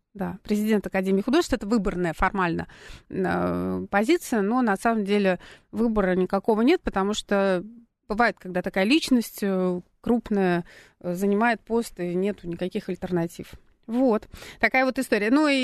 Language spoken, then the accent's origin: Russian; Saint Petersburg, Russia; мы, петербуржцы, всегда говорили